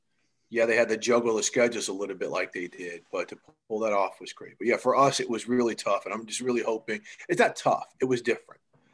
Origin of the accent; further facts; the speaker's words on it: Midwest, United States; because I grew up in the Midwest